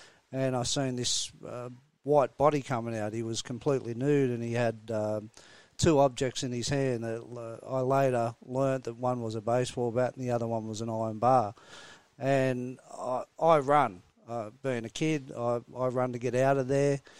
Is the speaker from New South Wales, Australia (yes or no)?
yes; Sydney, New South Wales, Australia; I was brought up in the inner city suburbs of Glebe, Piermont, Balmain, and you had to be tough.